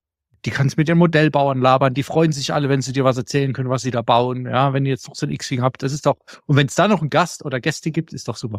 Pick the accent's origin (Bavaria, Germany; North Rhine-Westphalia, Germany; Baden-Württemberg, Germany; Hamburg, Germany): Baden-Württemberg, Germany; Wir sind Kurpfälzer.